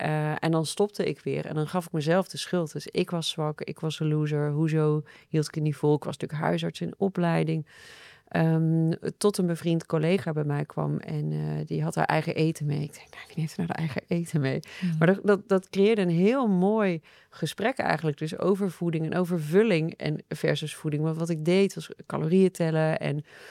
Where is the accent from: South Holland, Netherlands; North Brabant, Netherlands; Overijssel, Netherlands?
North Brabant, Netherlands; Ik kom oorspronkelijk uit Brabant. Daar verschuil ik me dan ook altijd een beetje achter.